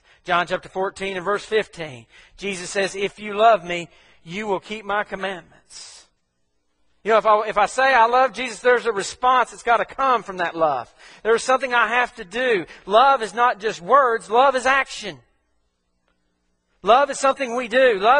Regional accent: Mississippi, United States; I'm from Mississippi, so I can't say it that other fancy way.

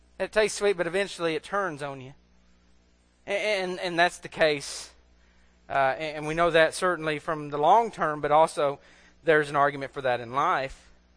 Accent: Mississippi, United States; I know I'm from Mississippi.

